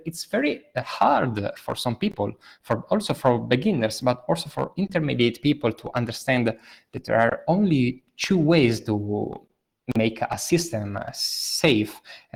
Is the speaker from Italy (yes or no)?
yes; Italy; And so I'm here from Italy because some months ago, the Italian Data Protection Authority said this interesting news that Google Analytics is now banned in the whole nation.